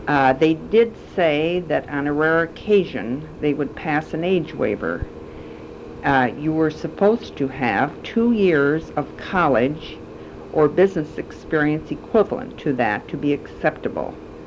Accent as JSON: {"language": "English", "town": "Detroit", "region": "Michigan", "country": "United States", "tie": "born or raised there", "also_born_or_lived": "St. Clair", "said": "I was born in St. Clair, but lived in Detroit for my 23 years prior to going overseas with the Red Cross."}